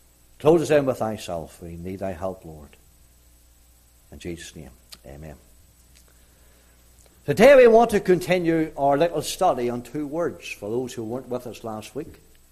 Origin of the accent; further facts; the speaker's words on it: Northern Ireland, United Kingdom; Even though I'm from Northern Ireland